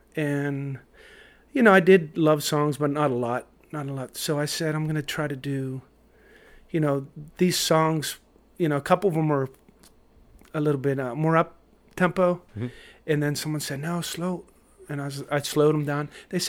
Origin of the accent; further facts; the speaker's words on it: Pittsburgh, Pennsylvania, United States; also born or lived in New York; Yeah, we have family. Yeah, I grew up there. Mm-hmm. Pittsburgh, moved to New York for a little bit